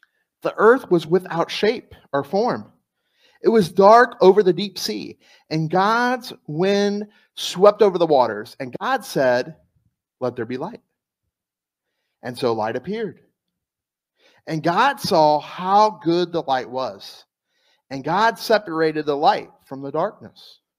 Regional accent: Louisiana, United States; So I know you guys know I'm from South Louisiana, so I got to talk to you about South Louisiana.

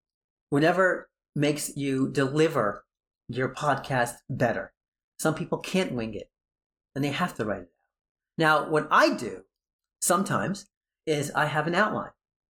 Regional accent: Brooklyn, New York, United States; born there; also born or lived in Long Island; But I was born in Brooklyn. Ironic, huh?

